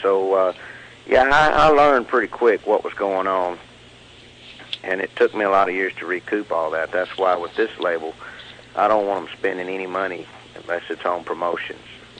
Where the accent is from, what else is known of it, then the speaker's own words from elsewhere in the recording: Texas, United States; he's from Oklahoma, you know, and I'm from Texas.